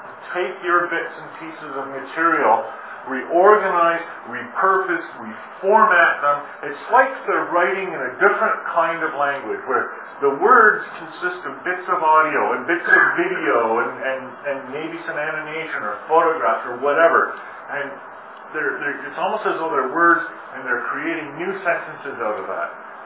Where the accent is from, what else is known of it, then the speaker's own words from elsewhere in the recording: Canada; For those of you who don't know … I'm here from Canada.